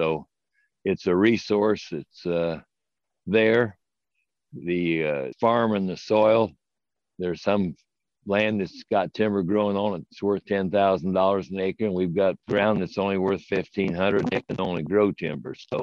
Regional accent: Lafayette, United States; I grew up here in Lafayette, started working for Holderman Farm Management Service back in February of 58

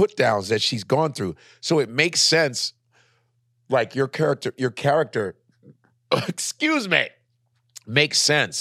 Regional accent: Chicago, Illinois, United States; because I grew up in Chicago, all right? And being from Nigerian parents, which was good because I had a strong culture.

